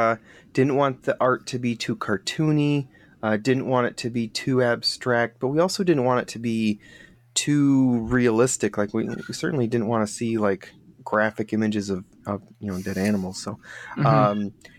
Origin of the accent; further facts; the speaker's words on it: Michigan, United States; which is a unpublished board game convention here in Michigan. We're both from Michigan, which has been really great.